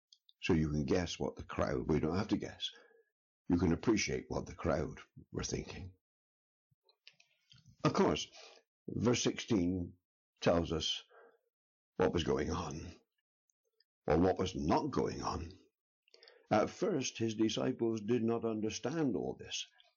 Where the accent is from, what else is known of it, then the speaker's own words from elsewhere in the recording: England, United Kingdom; I'm an Englishman